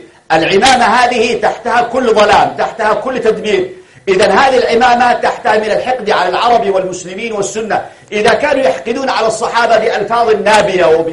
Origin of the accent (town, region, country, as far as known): Yemen